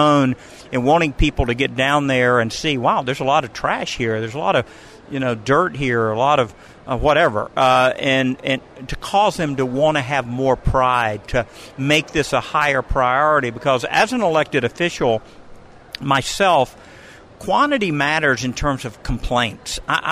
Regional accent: Georgia, United States; but I grew up in Clayton County with some guys from Forest Park High School

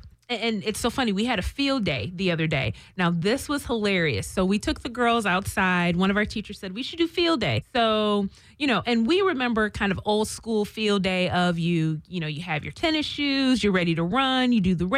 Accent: Midwest, United States; I actually, I'm originally from the Midwest

